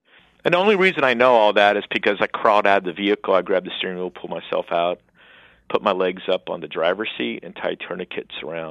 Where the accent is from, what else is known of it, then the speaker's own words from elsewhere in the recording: United States; As an American, I didn't really know anything about landmines.